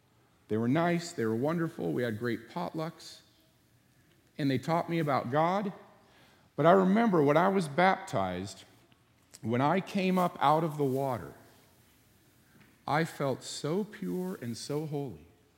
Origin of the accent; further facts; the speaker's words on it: Loma Linda, California, United States; born there; I was born in Loma Linda, one of the biggest Adventist communities on the planet.